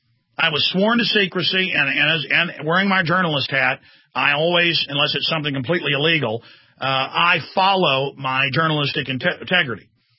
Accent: Dallas, Texas, United States; also born or lived in Austin; growing up in Dallas, Texas, and then Austin, I went to a high school part of the time in a suburb of Dallas and then here in Austin.

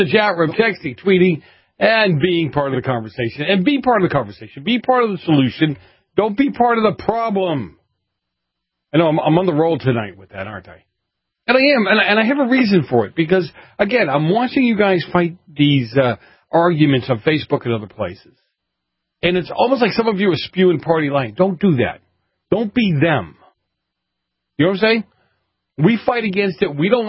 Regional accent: Boston, Massachusetts, United States; So growing up in quote-unquote the inner city, growing up in Boston

